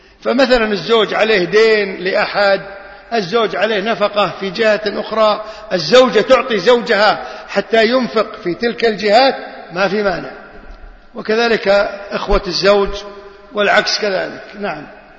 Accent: Kuwait; اليوم يعني ما أدري، ما يعني خاص عندنا في الكويت هنا ما أعرف

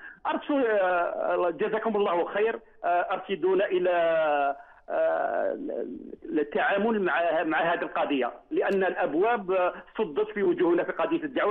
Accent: Algeria; وأكثر المنكرات عندنا في الجزائر في الأعراس وأكثر البدع في الجنائز

